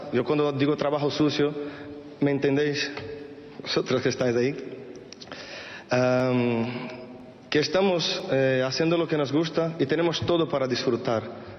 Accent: Brazil; Spanish is a second language; moved away as an adult; Yo cuando salí de Brasil, tenía en mente jugar en un equipo grande de Europa, jugar la Champions y tal. Y cuando fiché por el Madrid, con 18 años

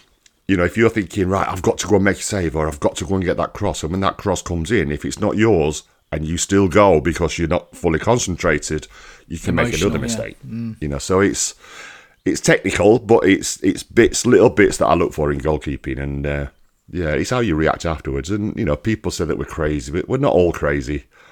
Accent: Rotherham, Yorkshire and the Humber, United Kingdom; I'm a lad from Rotherham. I grew up with nothing.

